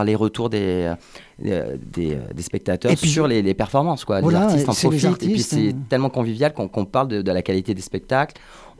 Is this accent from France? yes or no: yes; Montpellier, Occitanie, France; also born or lived in Paris; je suis né ici, je suis né à Montpellier, mes parents sont montpelliérains, je suis un vrai de vrai. Et pour le coup, j'ai passé 20 ans à Paris